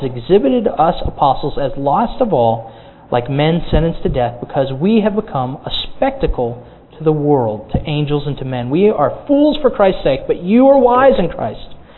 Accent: Ponte Vedra, Florida, United States; my hometown, Ponte Vedra, which is a beach resort community.

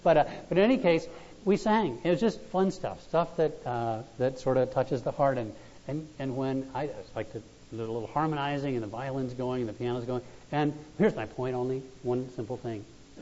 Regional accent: Connecticut, United States; I said, well, I grew up in Connecticut and I'm going to college in Massachusetts.

